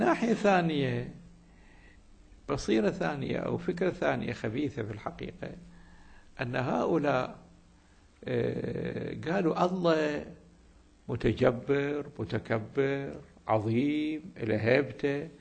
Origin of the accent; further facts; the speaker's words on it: Iraq; أقدر أفسرها بكلمة عامية عندنا في العراق، نقول كذب مصفط